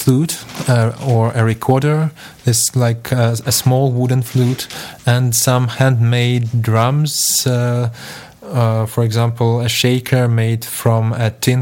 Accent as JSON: {"language": "English", "region": "Moscow", "country": "Russia", "second_language": "English", "said": "I'm from Moscow, and I'm sitting at my friend's flat in the suburbs of Moscow."}